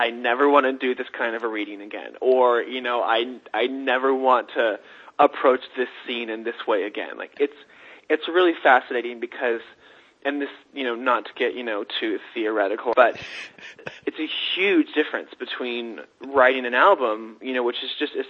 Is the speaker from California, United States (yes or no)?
yes; Sacramento, California, United States; now in New York, United States; Steve lives in California, Sacramento, my hometown, his hometown, and I'm out here in New York.